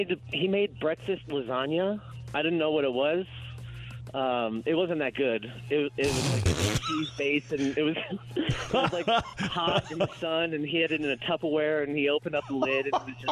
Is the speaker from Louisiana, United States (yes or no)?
no; Michigan, United States; born there; also born or lived in Cleveland, Ohio; I was born in Michigan, and I moved here from Cleveland, Ohio.